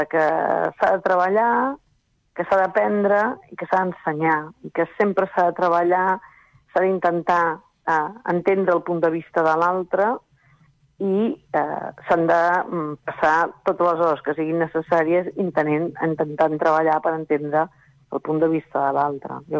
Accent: Catalonia, Spain; jo sóc catalana i he viscut sempre a Catalunya.

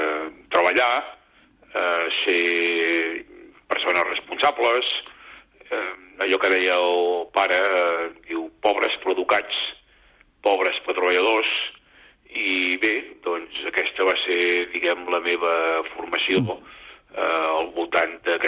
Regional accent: Cornellà de Llobregat, Catalonia, Spain; vaig començar a treballar als 14 anys, tal com feia tota la joventut del meu barri, fills de treballadors, i vaig compaginar estudis secundaris amb la feina

